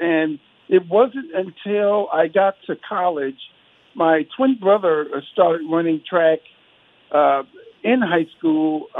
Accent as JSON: {"language": "English", "region": "California", "country": "United States", "tie": "born or raised there", "lives_now": "Las Vegas, United States", "said": "So, but it was growing up in the Bay Area, back when I was a kid, watching Muhammad Ali as a kid."}